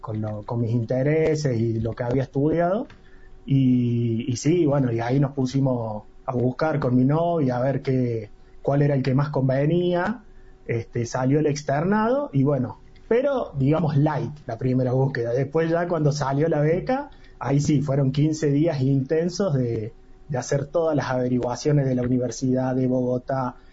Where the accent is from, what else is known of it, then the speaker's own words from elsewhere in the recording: Jesús María, Córdoba, Argentina; No, de Jesús María.